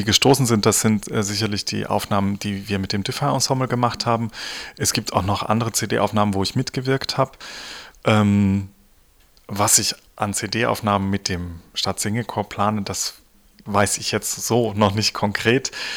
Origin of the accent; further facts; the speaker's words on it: Dresden, Saxony, Germany; born there; mein Großvater war Kreuzkantor in Dresden und ich bin auch in Dresden geboren